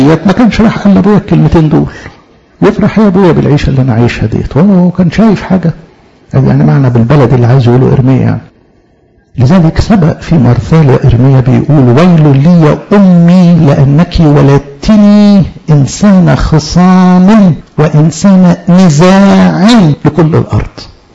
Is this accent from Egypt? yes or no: yes; Upper Egypt, Egypt; دي مش بس عادة عندنا في الصعيد